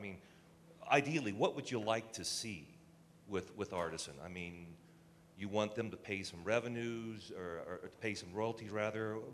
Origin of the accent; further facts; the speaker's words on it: Phoenix, Arizona, United States; from Phoenix.